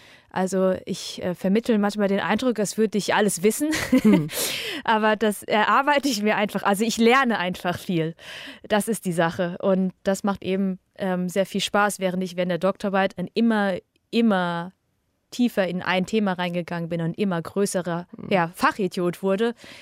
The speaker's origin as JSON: {"language": "German", "town": "Hemsbach", "region": "Baden-Württemberg", "country": "Germany", "tie": "born or raised there", "said": "ich bin in Hemsbach aufgewachsen, in einer kleinen Stadt in der Nähe von Heppenheim, im Raum Heidelberg-Mannheim. Und da waren wir lange Zeit die einzige asiatische Familie. Und mein Bruder und ich waren zumindest die einzigen beiden asiatischen Kinder auf dem Gymnasium."}